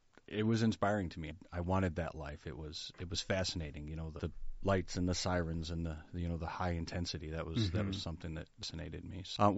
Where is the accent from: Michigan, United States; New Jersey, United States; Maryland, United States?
Michigan, United States; Berrien Springs; I was born and raised in Berrien Springs. I was raised in the Adventist church.